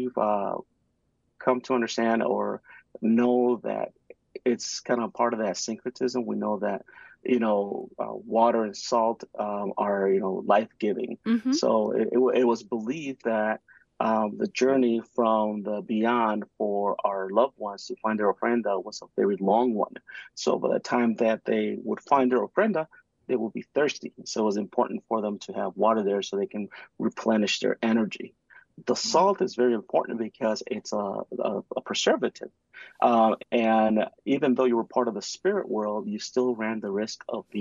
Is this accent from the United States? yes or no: no; Nicaragua; I'm originally from Nicaragua in Central America.